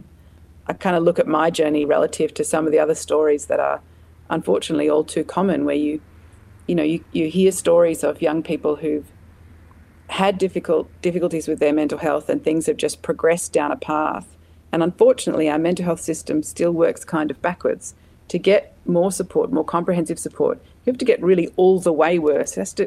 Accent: Canberra, Australian Capital Territory, Australia; Yeah, born and bred in Canberra.

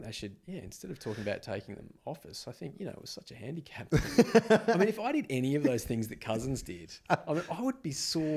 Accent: Western Australia, Australia; moved away; I think I'd always lived in WA up until about those sort of 2005, 2006. Yeah, I moved away from Western Australia in 2005

